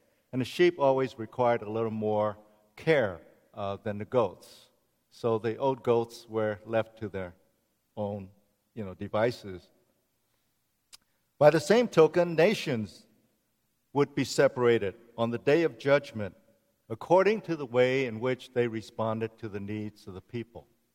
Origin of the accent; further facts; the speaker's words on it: San Francisco, California, United States; There is a strong historical connection between Old First and the church where I grew up in Chinatown.